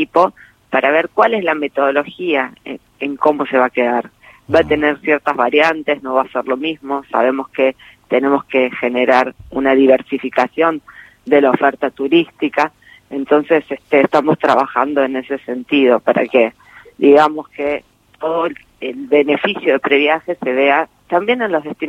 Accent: Argentina

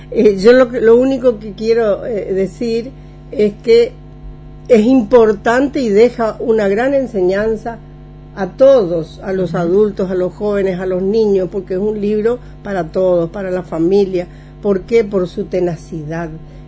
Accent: Puerto Iguazú, Misiones, Argentina; que nacimos aquí en Iguazú

